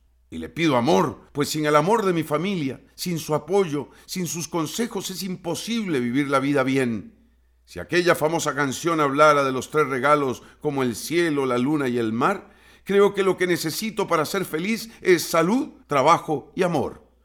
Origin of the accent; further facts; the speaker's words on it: Costa Rica; Yo soy un tico común y corriente